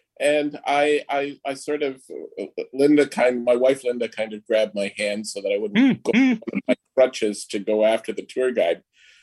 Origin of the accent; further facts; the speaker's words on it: Toronto, Ontario, Canada; I grew up in the Toronto congregation in Canada of the Free Church of Scotland. My family and I started going there when I was a teenager, and it was where I was nurtured in the faith.